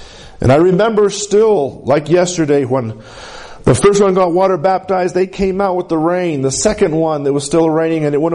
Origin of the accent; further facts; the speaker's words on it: Capulin, New Mexico, United States; I didn't come just from the valley. I came from Capulene. I mean, that's small town USA. I mean, Center Colorado is almost 10 times as big as Capulene is.